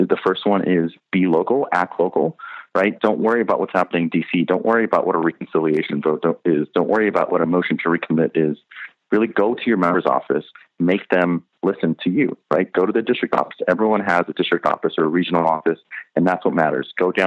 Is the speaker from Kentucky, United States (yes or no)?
no; California, United States; I'm from California originally.